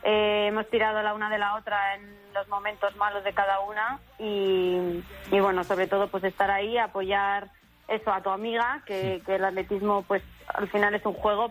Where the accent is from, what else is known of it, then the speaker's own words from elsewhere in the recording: Alcobendas, Community of Madrid, Spain; bajé por primera vez de 2 minutos en Madrid, que bueno, yo soy de ahí, de Alcobendas